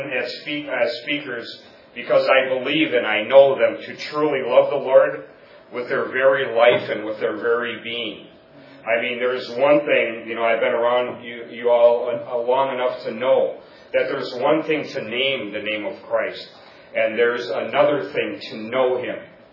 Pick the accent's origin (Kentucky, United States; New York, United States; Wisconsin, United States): Wisconsin, United States; Boscobel; I'm from God's country, Boscobel, Wisconsin.